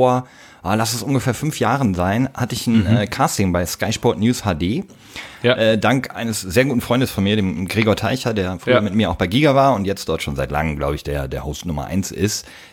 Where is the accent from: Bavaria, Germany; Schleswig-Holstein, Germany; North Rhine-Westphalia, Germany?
North Rhine-Westphalia, Germany; Ich bin im Münsterland aufgewachsen